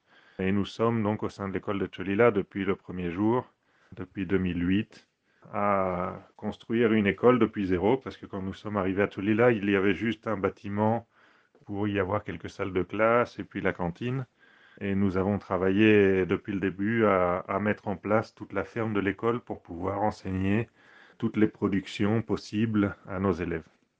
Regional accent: Normandy, France; now in Argentina; j'ai 41 ans, je suis français, donc de Normandie, de Seine-Maritime.

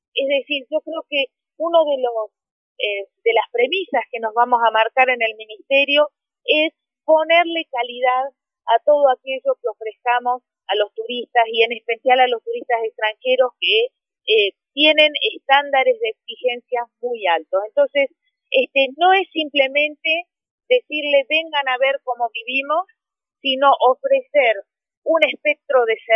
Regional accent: Bariloche, Río Negro, Argentina; born there; en realidad nací en Bariloche y obviamente la principal actividad económica de nuestra región es el turismo.

